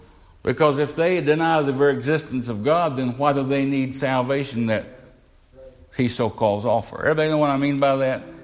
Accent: the South, United States; I was born and raised in the Bible Belt.

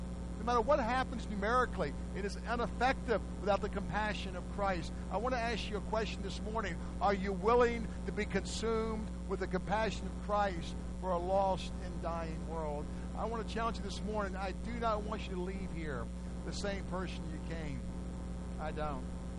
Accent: Canada; born there; I was born in Canada, though I'm an American citizen.

